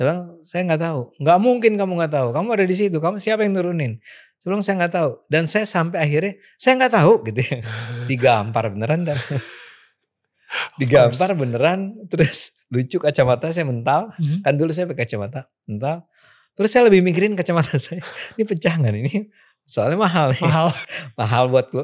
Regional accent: Bogor, West Java, Indonesia; Saya terlibat tuh dalam, di Bogor kan, kota saya Bogor.

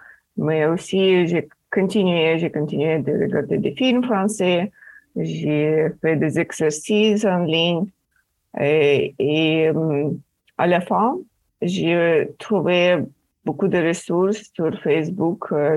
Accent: South Africa; moved away as an adult; now in Canada; Je viens d'Afrique du Sud. Et j'ai voulu aller vivre au Canada.

